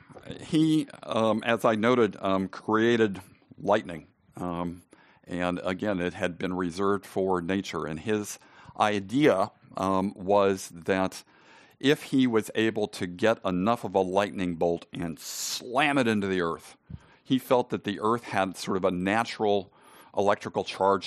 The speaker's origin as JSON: {"language": "English", "region": "California", "country": "United States", "said": "I'm a Californian. I can say this. A Southern Californian."}